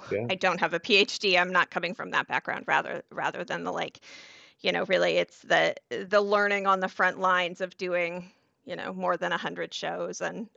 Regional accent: Colorado, United States; So I am from Colorado and went to the University of Northern Colorado

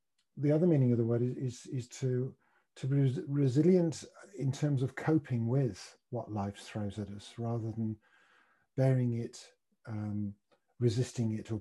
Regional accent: Birmingham, West Midlands, United Kingdom; I'm from Birmingham, so I almost count as being not living in the south as long as I am.

